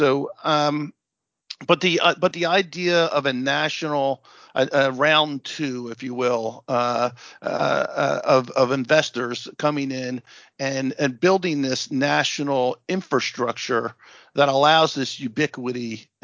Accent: New Jersey, United States; I came from New Jersey. I used to go to obviously local to New Jersey.

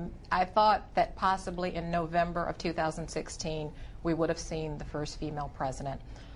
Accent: Michigan, United States; I've always been fascinated. I grew up in Michigan. My father was a very strong Union Democrat.

